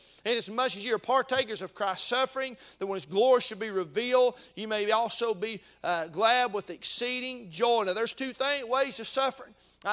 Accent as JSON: {"language": "English", "region": "North Carolina", "country": "United States", "said": "Now, I'm from North Carolina. Make no apologies of it. And I bleed Tar Heel blue."}